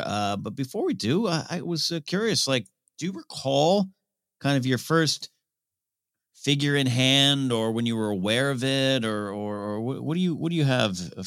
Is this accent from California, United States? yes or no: yes; Orange, California, United States; But there was an incident in my hometown where I was born, the city of Orange, California.